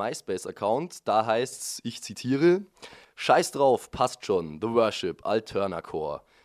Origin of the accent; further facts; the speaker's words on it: Ingolstadt, Bavaria, Germany; Die kommt aus meiner Heimatstadt Ingolstadt.